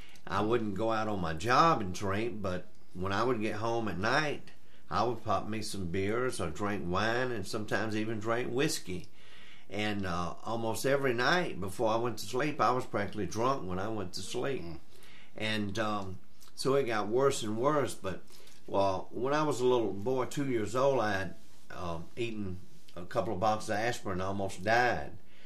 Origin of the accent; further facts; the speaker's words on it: Sandersville, Georgia, United States; born there; I was born in Washington County, Sandersville, Georgia.